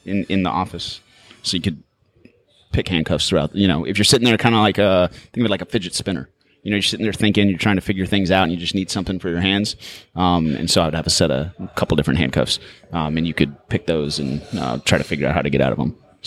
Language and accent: English; Dallas, Texas, United States; But yeah, we grew up in Dallas, Texas, and oldest of six kids.